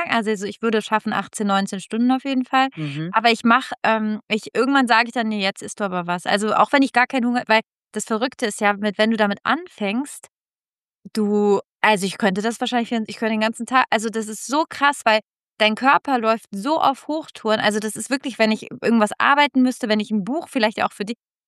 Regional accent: Italy; Ich komme auch aus Italien

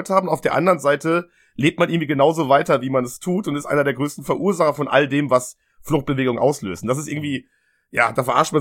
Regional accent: Germany; born or raised there

